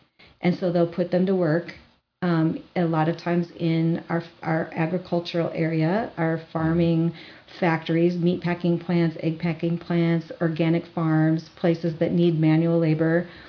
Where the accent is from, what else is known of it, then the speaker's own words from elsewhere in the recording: Iowa, United States; up pops a slide with my hometown, town of 2,500 people in rural Iowa